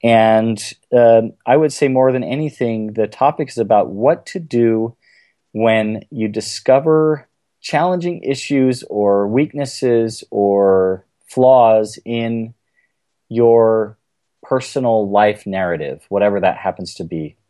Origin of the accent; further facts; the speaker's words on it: Provo, Utah, United States; I grew up in Provo, Utah, attended BYU, started out as a music major